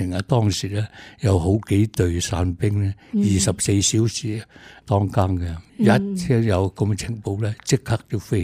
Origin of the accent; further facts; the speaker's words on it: southern China, China; 言语方面咧，我啲方言咧，我哋南方人，又去啲北方啊